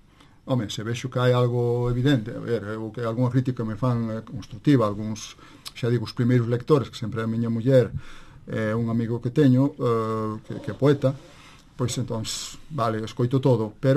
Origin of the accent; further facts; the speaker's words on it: Galicia, Spain; first language Galician; eu como galego falante de nacemento